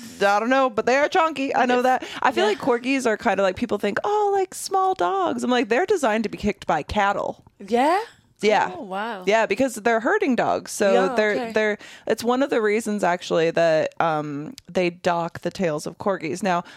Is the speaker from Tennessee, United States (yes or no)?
no; Michigan, United States; because I grew up in the Midwest, so in the Michigan area